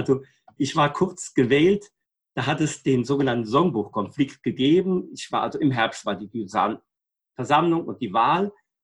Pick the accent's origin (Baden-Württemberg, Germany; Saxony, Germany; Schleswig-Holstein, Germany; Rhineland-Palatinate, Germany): Rhineland-Palatinate, Germany; Koblenz; ich stamme aus Koblenz, bin 1951 geboren in einem kleinen Bauernbetrieb, einem Familienunternehmen, groß geworden